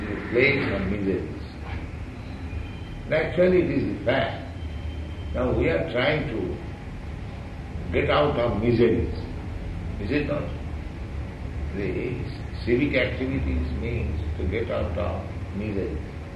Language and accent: English; India; Many countries, especially we are Indian, we have seen in India